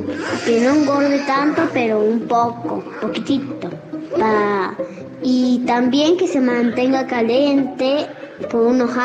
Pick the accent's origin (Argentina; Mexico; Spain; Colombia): Argentina; Salta; soy de Salta